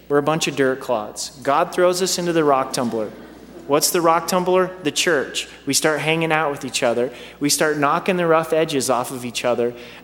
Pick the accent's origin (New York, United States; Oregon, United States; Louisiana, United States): Oregon, United States; Growing up in Southern Oregon, I don't know the type of rock, but there were these round, nasty rocks that almost looked like dirt clods.